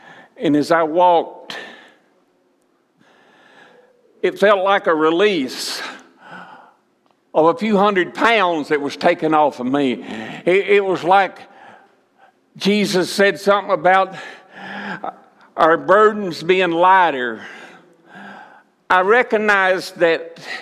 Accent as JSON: {"language": "English", "region": "the South", "country": "United States", "said": "I came from the South. I already told you that. And it's known as the Bible Belt."}